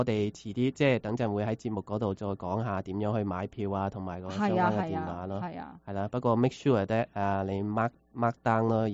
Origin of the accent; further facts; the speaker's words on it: China; now in Seattle, United States; 所以作為中國人嚟講，都好希望即係會有一啲可以關聯一齊嘅